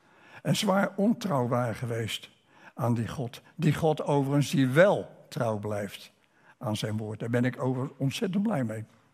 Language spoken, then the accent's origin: Dutch; Rotterdam, South Holland, Netherlands; Ik als geboren Rotterdammer, in mijn jonge jaren heb ik nog de Laurenskerk, de grote kerk, de Sint-Laurenskerk in Rotterdam, heb ik nog in zijn half verwoeste staat gezien.